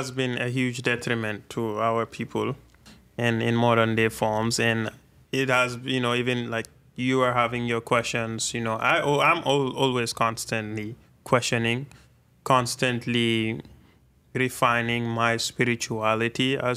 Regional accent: Gambia; in observing the way I was growing up in Gambia and saw how we had way more mosques than, let's say, trade schools

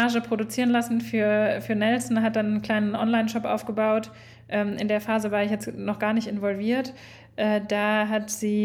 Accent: Düsseldorf, North Rhine-Westphalia, Germany; Genau, wir kommen ja beide auch aus Düsseldorf

